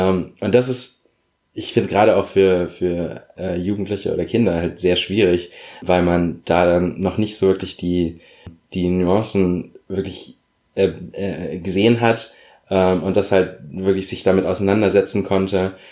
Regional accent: Berlin, Germany; Also sie ist ein Wessi, ich bin ein Wessi. Und ja, ich habe mich natürlich dadurch gerade in meiner Kindheit größtenteils als Berliner gefühlt und nicht irgendwie als Afrodeutsch oder als Nigerianer oder.

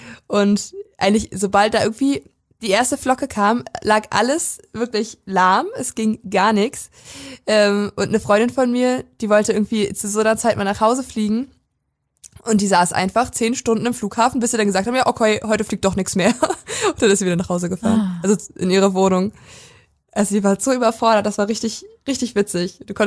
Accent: Brandenburg, Germany; in der Prignitz, also in dem Landkreis, wo ich herkomme, ist ein bisschen größer als eine Weisen und Wittenberge

